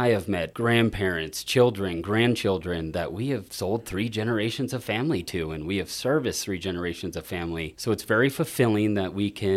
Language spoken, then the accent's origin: English; Kingman, Arizona, United States; We are glad to be here, and we love Flagstaff. We were born and raised in Kingman, so very close.